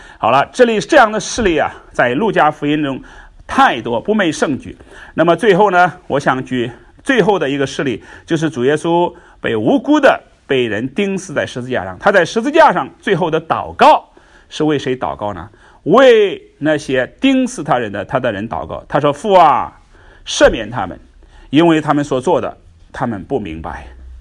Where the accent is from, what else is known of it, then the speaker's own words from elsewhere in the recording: China; 我们中国人都很推崇孔夫子，孔夫子能说什么呢？